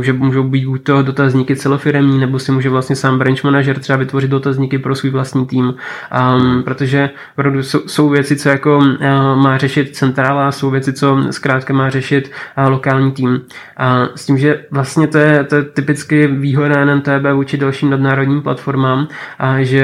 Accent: Brno, South Moravian Region, Czechia; jak já jsem Brňák tělem i duší a opravdu Brno je láska

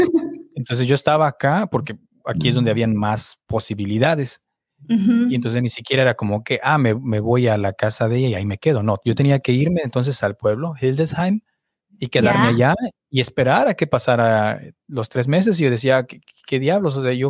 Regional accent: Morelia, Michoacán, Mexico; Yo soy de Morelia.

